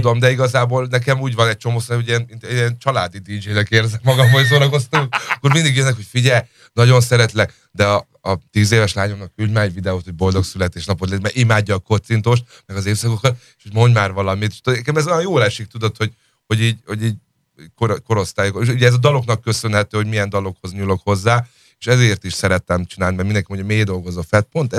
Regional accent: Budapest, Hungary; nem, kispesti vagyok, hogy ott nőttem föl

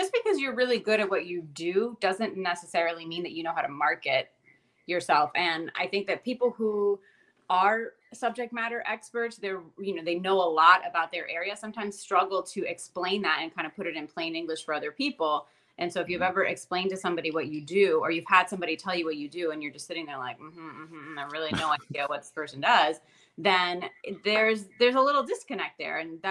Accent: Miami, Florida, United States; I am Cuban American. I'm from Miami, and I'm a copywriter and a marketing consultant.

